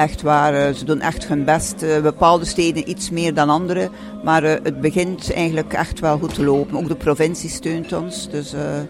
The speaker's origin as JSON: {"language": "Dutch", "town": "Ostend", "region": "Flanders", "country": "Belgium", "tie": "born or raised there", "said": "is geboren en getogen in Oostende als oudste van 6 kinderen in een ondernemersgezin."}